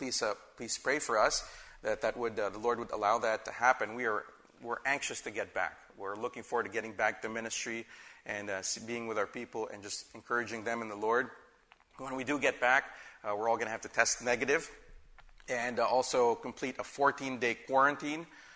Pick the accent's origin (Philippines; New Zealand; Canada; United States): Philippines; because I'm a Filipino citizen and our three kids, because they have dual citizenship, they'll allow us to enter the country